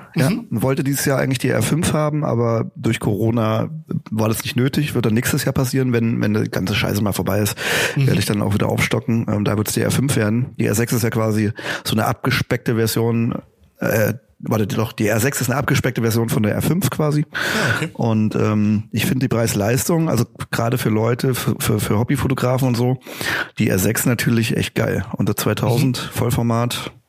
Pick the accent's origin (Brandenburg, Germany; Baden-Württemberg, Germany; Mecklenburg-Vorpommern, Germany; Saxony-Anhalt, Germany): Brandenburg, Germany; Ich bin eine echte Spreewaldgurke.